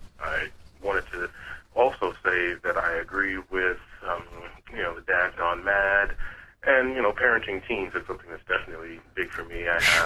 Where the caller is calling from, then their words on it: Stamford, Connecticut, United States; Hey, Megan and Leo. … from Stamford, Connecticut.